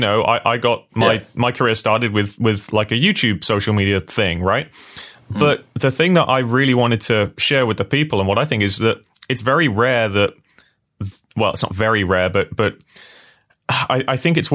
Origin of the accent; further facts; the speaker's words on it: United Kingdom; accent: English; But man, as English accent people, like, just saying any kind of French Canadian or French name is horrible.